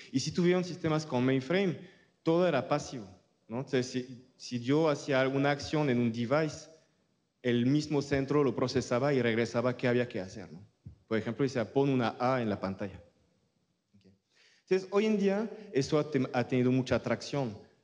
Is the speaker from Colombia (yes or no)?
no; France; Spanish is a second language; soy francés